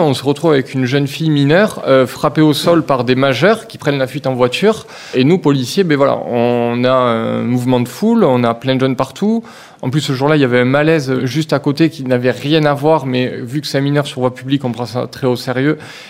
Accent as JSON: {"language": "French", "town": "Toulouse", "region": "Occitanie", "country": "France", "said": "Quand on est Toulousain comme moi et qu'on arrive à Sarcelles, qu'on ne connaît pas du tout la ville"}